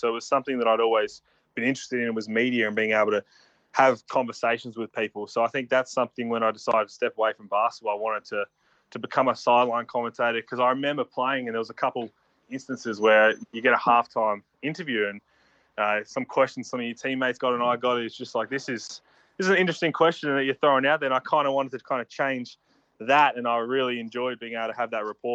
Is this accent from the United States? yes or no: no; Adelaide, South Australia, Australia; Eastern Mavericks, which is who I grew up playing for in Adelaide.